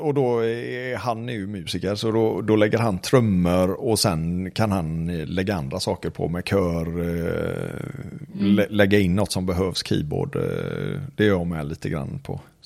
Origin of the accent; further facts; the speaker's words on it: Kungälv, Västra Götaland County, Sweden; Bra producent uppe från Kungälvsakten där jag är från.